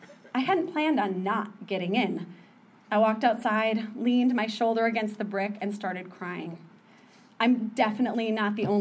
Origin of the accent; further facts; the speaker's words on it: Minnesota, United States; when I tell people I'm from Minnesota, I get one of two responses.